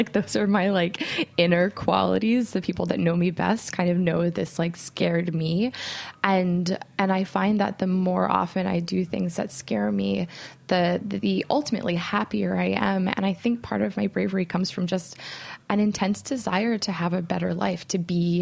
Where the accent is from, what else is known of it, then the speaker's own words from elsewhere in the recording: Oklahoma, United States; also born or lived in Kansas; I grew up mostly in Oklahoma. My family now lives in Fargo, where the entire rest of my family resides.